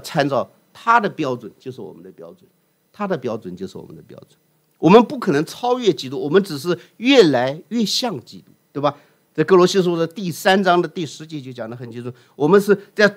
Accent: China; 我们中国人非常熟悉的一个谚语

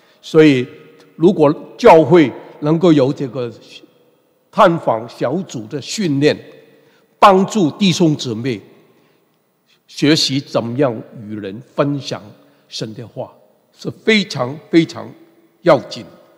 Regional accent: Hong Kong; 我的客家话还不是很多，但是我小的时候在香港住在一个客家人的地区，所以我听懂一点。

